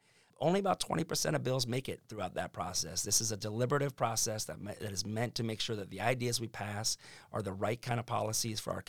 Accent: Edmonds, Washington, United States; I grew up in Edmonds. I went to Western Washington University for undergrad

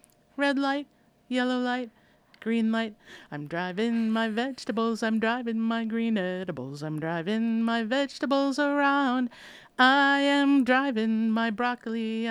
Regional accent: Minnesota, United States; I'm from Minnesota, that's a real Midwestern thing.

